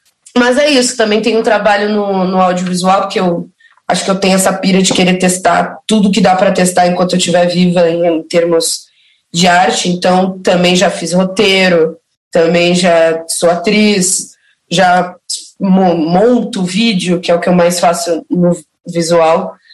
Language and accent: Portuguese; Torres, Rio Grande do Sul, Brazil; Aí eu fiquei a minha adolescência em Torres